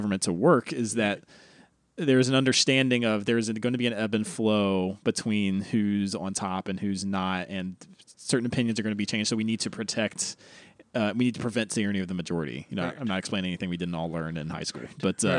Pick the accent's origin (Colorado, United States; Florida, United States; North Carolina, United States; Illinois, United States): North Carolina, United States; I never met a Jim Bob growing up in North Carolina, by the way.